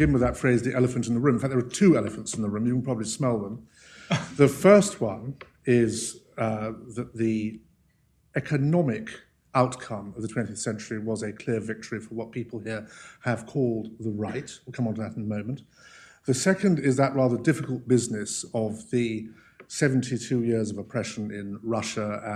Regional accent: United Kingdom; I grew up in a country run by men with very bad teeth in ill-fitting suits who were not elected

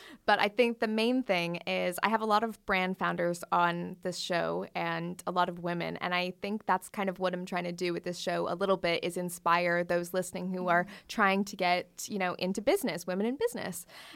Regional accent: Canada; I relate to that because I'm from suburban Canada, and there's a Bikram yoga studio there

